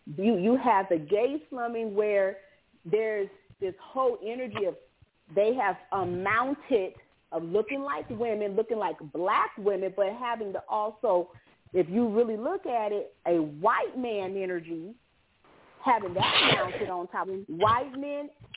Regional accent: San Francisco, California, United States; Now, Sandy and I, we're both from San Francisco. I understood in San Francisco, if you were built a certain way, you were in a certain subculture in the gay community.

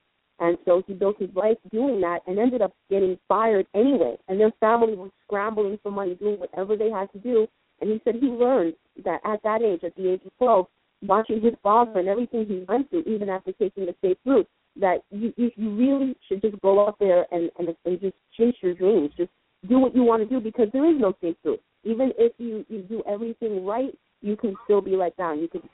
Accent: Queens, New York, United States; I'm a 35-year-old woman living out on Long Island. I grew up in Queens, though, but my heart is always going to be in Long Island.

